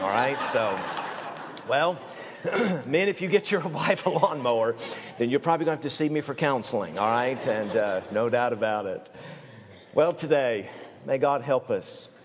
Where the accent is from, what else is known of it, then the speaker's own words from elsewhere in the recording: Tennessee, United States; Now, just to let you know, I'm from Tennessee. I don't know if I'm a redneck or not, all right?